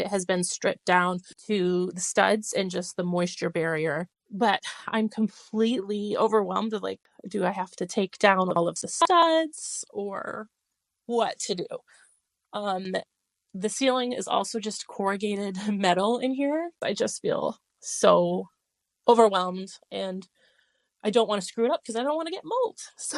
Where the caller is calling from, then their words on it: Michigan, United States; My pronouns are she, her, and I am messaging you from Michigan.